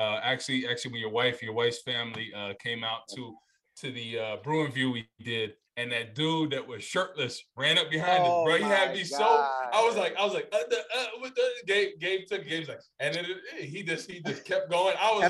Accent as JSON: {"language": "English", "town": "Rutherford", "region": "New Jersey", "country": "United States", "said": "Because I know Giants fans, I'm from Rutherford."}